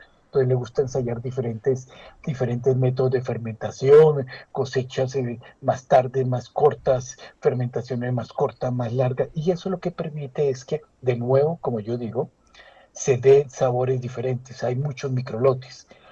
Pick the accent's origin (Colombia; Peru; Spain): Colombia; como todo colombiano quería comerme el mundo.